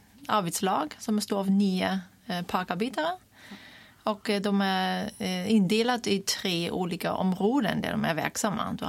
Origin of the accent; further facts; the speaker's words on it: Hamburg, Germany; Swedish is a second language; moved away as an adult; now in Sweden; Som ni kan höra, jag är född i Tyskland och vuxen där. Jag är 36 år, född i Hamburg och utbildade mig först på en skogsbruksgymnasium. Och sen vidare gick jag civilingenjörslinjen Trigård i Tyskland. Och sen flyttade jag hit 2006